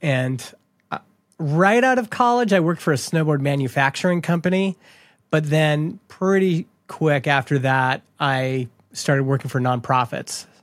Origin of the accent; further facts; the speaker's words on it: Canada; I grew up in Canada